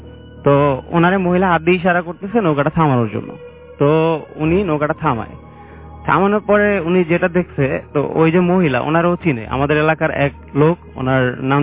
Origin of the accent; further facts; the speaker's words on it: Barisal, Barisal Division, Bangladesh; আমি এসেছি বরিশাল থেকে।